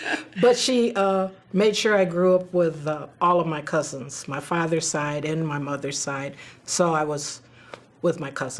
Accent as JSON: {"language": "English", "town": "Ann Arbor", "region": "Michigan", "country": "United States", "tie": "born or raised there", "said": "in Ann Arbor, Michigan"}